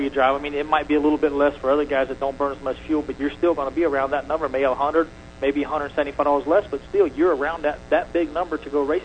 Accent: Gainesville, United States; I grew up in Gainesville and used to go to Columbia Motorsports Park every Saturday night

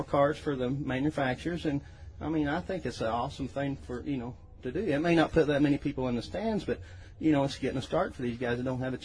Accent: Martinsville, Indiana, United States; Martinsville, Indiana.

